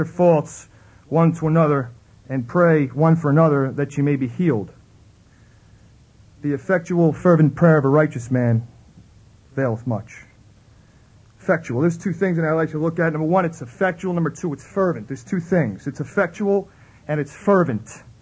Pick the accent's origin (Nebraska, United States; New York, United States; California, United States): New York, United States; Brooklyn; I was from Brooklyn. I wasn't from Bronx.